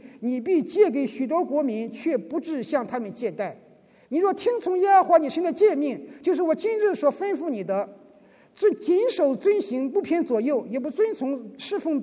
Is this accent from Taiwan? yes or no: no; China; 我们来自于中国大陆的，你读的从小你读的历史，无论是抗战史还是抗美援朝史